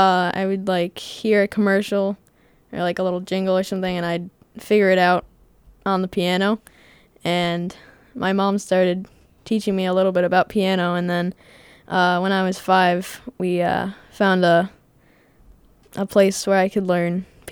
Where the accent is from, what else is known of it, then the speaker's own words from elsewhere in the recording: Seekonk, Massachusetts, United States; I'm from Seekonk, Massachusetts.